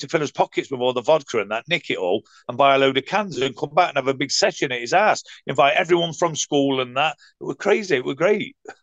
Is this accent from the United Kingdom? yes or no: yes; Ilkeston, East Midlands, United Kingdom; And I come from Batesford, but via Ilkeston and that.